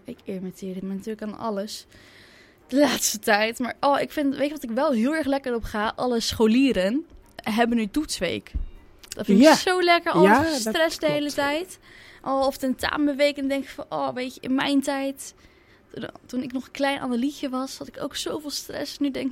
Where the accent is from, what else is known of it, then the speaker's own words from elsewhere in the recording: Netherlands; ik ben gewoon een Nederlander, dus ik heb het koud in de winter en ik heb het heel heet in de zomer